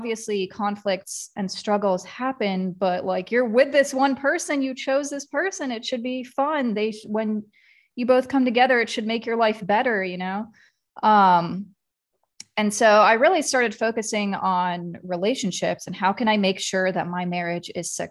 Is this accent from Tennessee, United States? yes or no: no; Columbus, Ohio, United States; I am also from Columbus, Ohio.